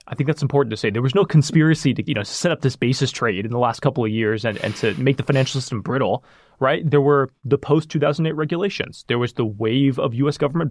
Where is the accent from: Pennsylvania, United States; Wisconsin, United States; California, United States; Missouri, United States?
California, United States; Sacramento; And Hasan comes from Davis, 30 minutes from where I grew up in Sacramento.